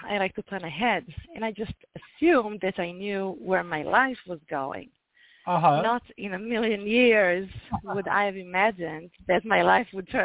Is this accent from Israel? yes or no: yes; Israel; So I'm the oldest of three children.